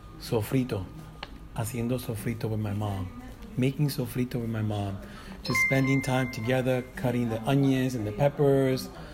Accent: Bronx, New York, United States; I grew up in the South Bronx, not too far from where we are right now, which is 345 Brook Avenue. I grew up in Hunts Point, and most of my life I spent in the Bronx until I moved away from the Bronx.

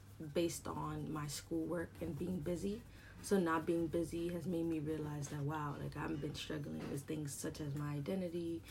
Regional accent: New York, United States; I'm born and raised in Harlem, New York. I'm 22 years old and I'm a Latina.

